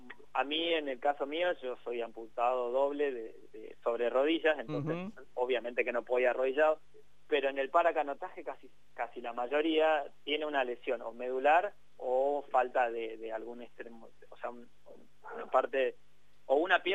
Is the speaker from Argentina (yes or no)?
yes; Argentina; Como somos argentinos